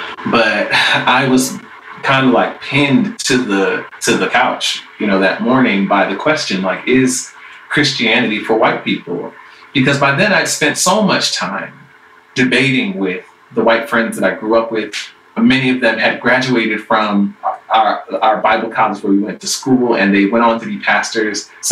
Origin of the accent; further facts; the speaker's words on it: Stone Mountain, Georgia, United States; because I grew up in Stone Mountain, Georgia, where the Ku Klux Klan had been resurrected